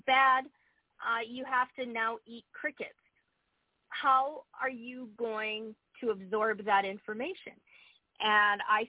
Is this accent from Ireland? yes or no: no; Canada; now in United States; the culture that I was bringing from Canada to the USA. And that was a real eye opener to me. Just that, you know, you'll find Canadians, a lot of Canadians apologize.